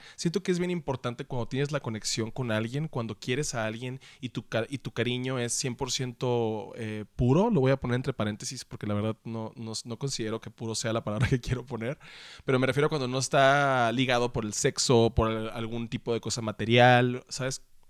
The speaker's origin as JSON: {"language": "Spanish", "region": "Sonora", "country": "Mexico", "said": "Soy ese güey sonorense que está como, ah, ¿no te acuerdas de 1996?"}